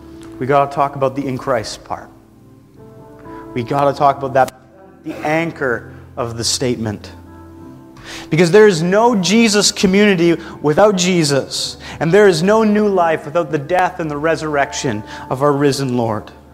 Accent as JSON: {"language": "English", "country": "Canada", "said": "which is very on brand for being Canadian, I know."}